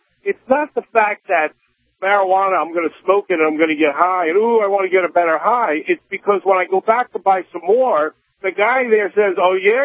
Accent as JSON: {"language": "English", "town": "New York City", "region": "New York", "country": "United States", "said": "I'm from New York City"}